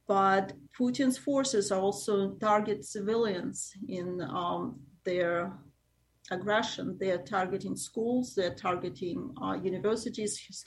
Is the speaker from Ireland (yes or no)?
no; Ukraine; now in Selkirk, United States; I was born in Ukraine, and I came to America in 1994. At present, I work as an ophthalmologist in Albany, New York, and I live in Selkirk.